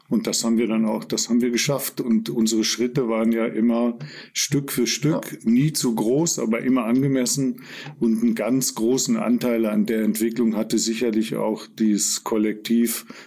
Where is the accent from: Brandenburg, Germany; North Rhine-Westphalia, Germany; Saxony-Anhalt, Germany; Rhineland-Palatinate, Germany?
North Rhine-Westphalia, Germany; Lendringsen; moved away as an adult; now in Fulda, Germany; Ich nenne meinen Heimatort eigentlich immer noch gerne Lendringsen im Sauerland. Ich bin nach Fulda gekommen und habe hier Sozialarbeit studiert. Und das war 1978.